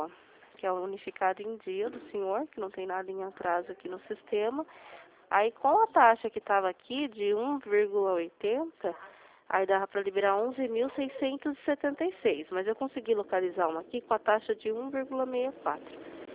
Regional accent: Limeira, São Paulo, Brazil; sou de Limeira.

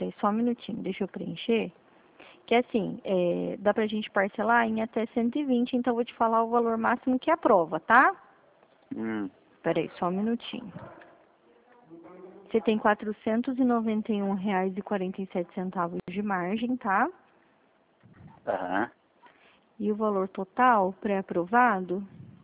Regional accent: São Paulo, Brazil; eu sou de São Paulo

